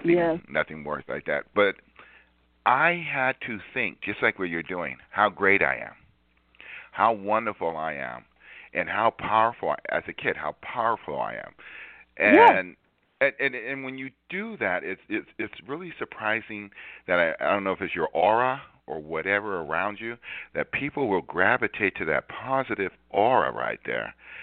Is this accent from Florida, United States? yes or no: no; Inglewood, California, United States; also born or lived in Compton, United States; You know, as a kid, it was I was brought up in Inglewood, Compton, and everything. It was the lower end of town.